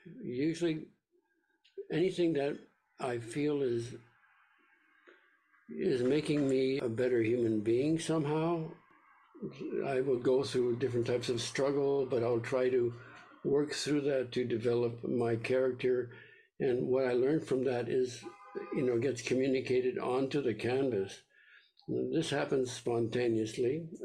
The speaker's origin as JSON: {"language": "English", "town": "Saint Boniface", "region": "Manitoba", "country": "Canada", "tie": "born or raised there", "said": "I grew up in St. Boniface, Manitoba, with the Roman Catholic costumes and the vibrant colors the priests wore."}